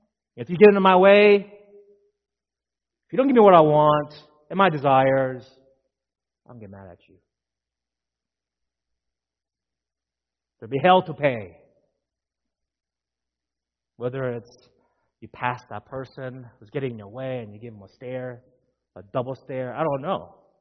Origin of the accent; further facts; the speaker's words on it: Virginia, United States; I'm from Northern Virginia area, grew up there, my parents are still there, my sister's all still there